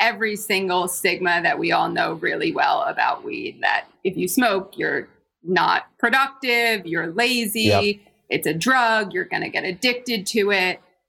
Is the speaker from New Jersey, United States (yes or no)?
yes; New Jersey, United States; I grew up in Jersey. Cannabis was in and around the household.